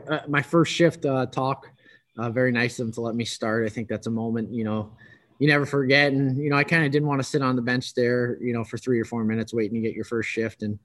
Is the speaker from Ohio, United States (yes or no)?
no; Boston, Massachusetts, United States; also born or lived in Moncton, Canada; I've worn 8 my whole life in junior in Moncton and then growing up in Boston.